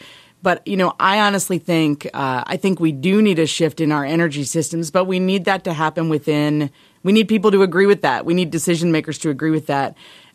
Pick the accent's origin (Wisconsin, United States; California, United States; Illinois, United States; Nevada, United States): Wisconsin, United States; We have my home state of Wisconsin